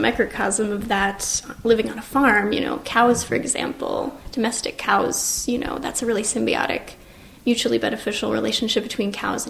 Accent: Eagan, Minnesota, United States; I'm 23 years old. I'm from Eagan, Minnesota, which is just south of the Twin Cities.

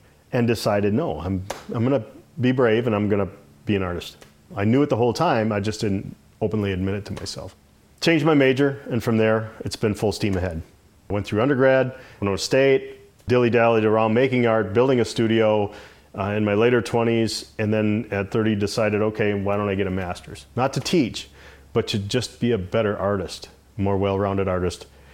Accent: Pilot Mound, Minnesota, United States; I'm an artist, and I'm from Pilot Mound, Minnesota.

